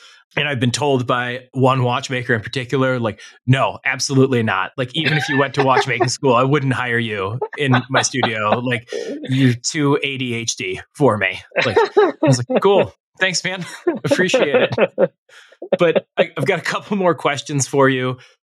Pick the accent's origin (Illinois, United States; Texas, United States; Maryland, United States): Illinois, United States; Chicago; It's as a Chicagoan, it's near and dear to my heart.